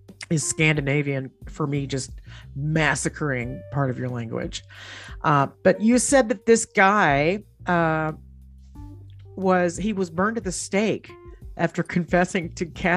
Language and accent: English; the South, United States; I'm folksy. I'm from the South.